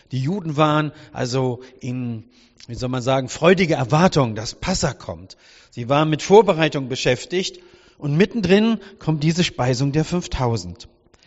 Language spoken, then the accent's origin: German; Montabaur, Rhineland-Palatinate, Germany; Alle die mich kennen und die mich nicht kennen, ich komme aus Montabaur